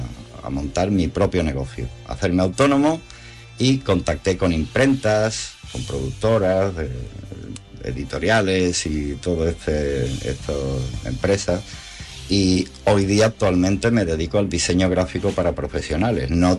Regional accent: Cádiz, Andalusia, Spain; Yo entré como ayudante de grafismo en una televisión de mi tierra, de Cádiz, una televisión local.

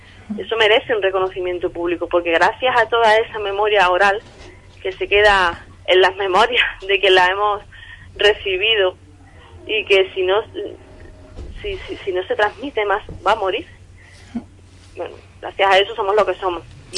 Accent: Villanueva de Córdoba, Andalusia, Spain; las mujeres de mi pueblo Villanueva de Córdoba, en Los Pedroches

